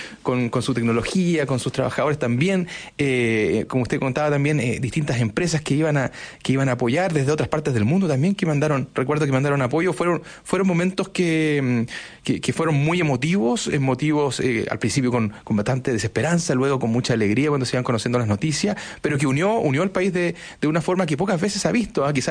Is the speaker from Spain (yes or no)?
no; Concepción, Biobío, Chile; Y yo, que soy de Concepción